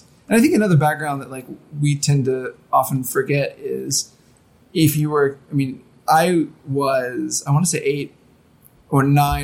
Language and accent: English; Oklahoma, United States; born there; also born or lived in Oxford, Mississippi; I was born in Oklahoma and lived there for about 6 years, which is bizarre because I always see in my bio in Japanese, it's like from Oklahoma.